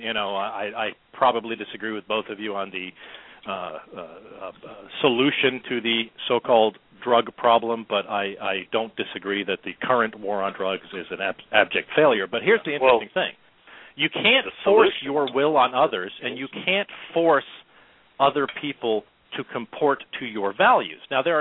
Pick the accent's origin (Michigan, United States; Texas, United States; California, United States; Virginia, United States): Virginia, United States; I'm from the Commonwealth of Virginia. We are at heart moonshine runners here.